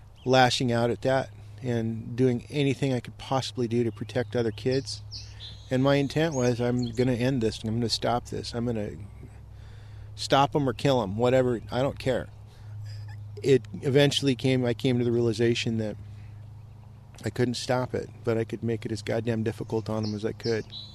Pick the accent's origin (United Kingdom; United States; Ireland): United Kingdom; Scotland; I always tend to seek out shade just because I'm terminally Scottish.